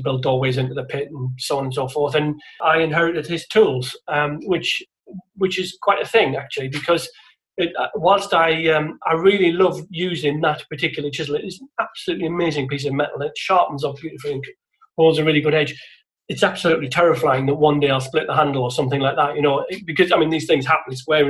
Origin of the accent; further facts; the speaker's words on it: North East England, United Kingdom; growing up in the Northeast, certainly in the 70s, it was a really big deal to come to London.